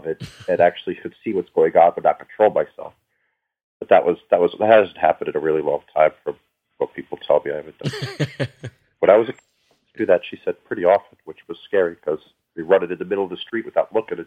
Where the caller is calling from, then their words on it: New Jersey, United States; Hey, Brian … from New Jersey.